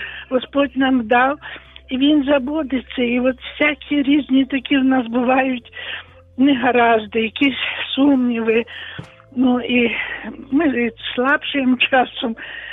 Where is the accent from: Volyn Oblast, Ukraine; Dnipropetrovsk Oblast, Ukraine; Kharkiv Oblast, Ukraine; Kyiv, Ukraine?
Volyn Oblast, Ukraine; я з Волині